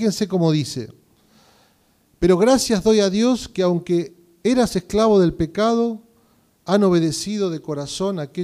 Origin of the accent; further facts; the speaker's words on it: Argentina; somos buenos los argentinos para criticar nuestro país, ¿sí o no?